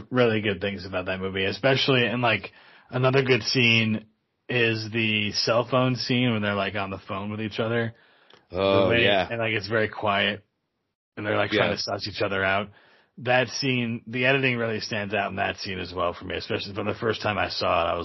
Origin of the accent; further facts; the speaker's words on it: New York, United States; Vera Farmiga is from near my hometown in upstate New York.